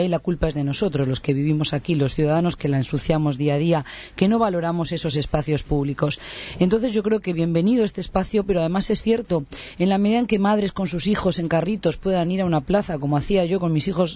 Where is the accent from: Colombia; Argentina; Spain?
Spain; now in Uruguay; Yo, bueno, ahí sí, totalmente como española lo digo, sabéis que vivimos mucho en la calle.